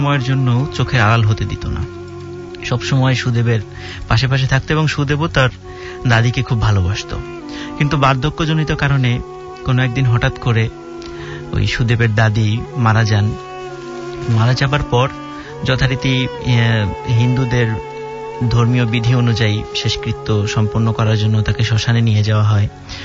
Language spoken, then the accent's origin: Bangla; Mirpur, Dhaka Division, Bangladesh; জগন্নাথ বিশ্ববিদ্যালয়, BBA third batch. আমি এসেছি মিরপুর থেকে।